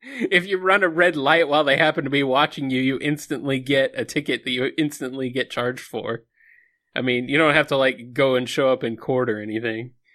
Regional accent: Arizona, United States; And Arizona is my home state, so I'm very familiar with the cities and the locations and the road layouts

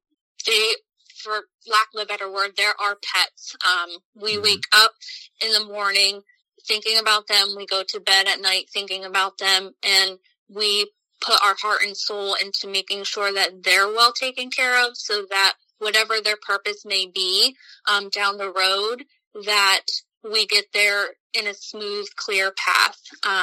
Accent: Spring City, Pennsylvania, United States; So I grew up in Chester County, Spring City, Pennsylvania, to be exact, about 45 minutes outside of Philadelphia.

